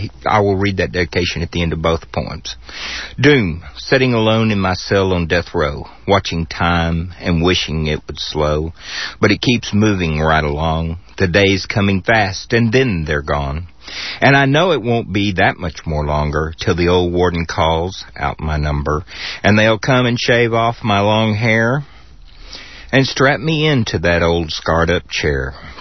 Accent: Waco, Texas, United States; Well, I'm from Waco, born and raised

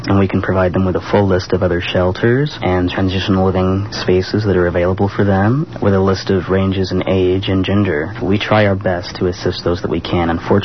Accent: California, United States; I didn't know anyone in Minnesota. I was originally from California.

